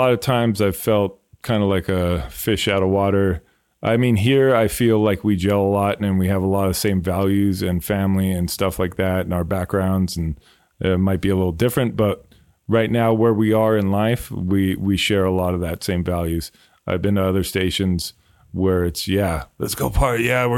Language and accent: English; Alhambra, California, United States; Because I grew up in Alhambra, and it turned very Asian when the older I got. Alhambra is very different today than it was.